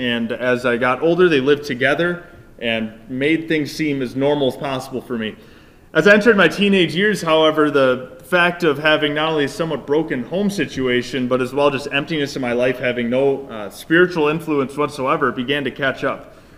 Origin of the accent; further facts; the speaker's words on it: Mukwonago, Wisconsin, United States; I introduced myself earlier, and I am from Maquonago, Wisconsin. Who here has heard of Maquonago? Just a few. That's about what I expected. It's a smaller town, a little southwest of Milwaukee, around 8,000 folks.